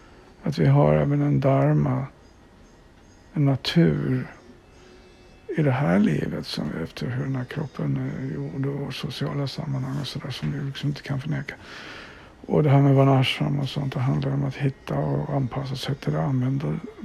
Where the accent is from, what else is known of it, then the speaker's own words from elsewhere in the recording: Sweden; Lagom är bäst, som vi svenskar brukar säga.